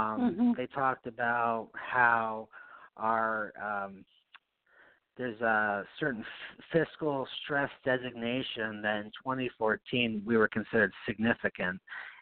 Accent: Knox, New York, United States; It's the town of Knox. It's up in the hill, Hilltowns.

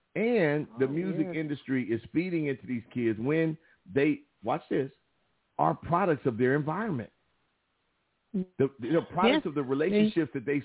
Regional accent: Compton, California, United States; no, I'm just playing. We both from the CPT.

